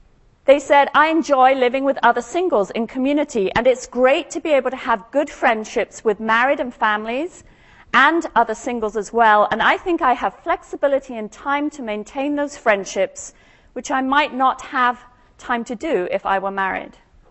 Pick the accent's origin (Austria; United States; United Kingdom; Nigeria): United Kingdom; Scotland; No, I'm not Australian, I'm from Scotland.